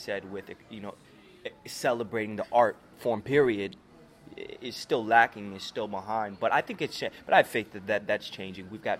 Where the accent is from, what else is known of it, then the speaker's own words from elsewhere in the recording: Scarborough, Ontario, Canada; because growing up in Scarborough, you know what I mean, it was similar to, you know what I mean, with those same life circumstances that these characters had in the script.